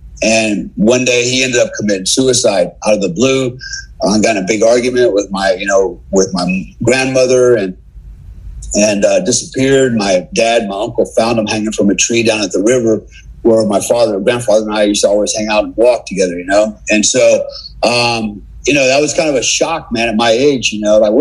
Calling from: Bali, Indonesia; I'm calling you from Bali, Indonesia. I have a home here. I have an office here. I have a business here. I have a home in Panama City Beach, Florida, so I can move back and forth.

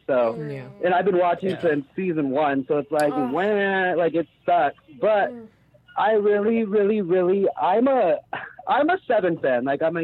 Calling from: California, United States; I'm calling from Southern California.

